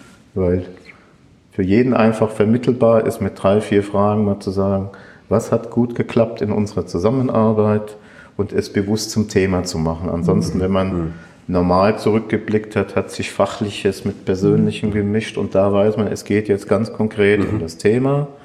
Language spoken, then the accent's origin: German; Fürstenfeldbruck, Bavaria, Germany